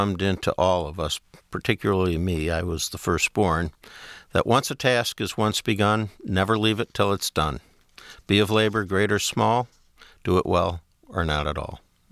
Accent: Oak Park, Michigan, United States; I grew up in Oak Park in the 50s, which was very much a bedroom community of Detroit.

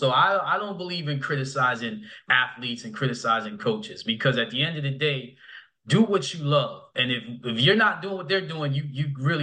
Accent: New York, United States; I'm from New York.

